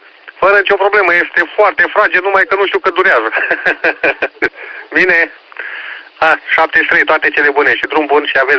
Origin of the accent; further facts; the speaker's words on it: Vrancea County, Romania; Păi, sunt de la Vrancea.